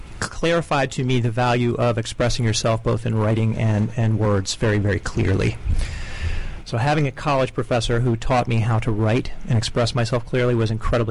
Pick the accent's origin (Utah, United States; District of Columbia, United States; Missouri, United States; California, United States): District of Columbia, United States; Washington; I grew up in the Washington, D.C. music scene, which required a lot of DIY.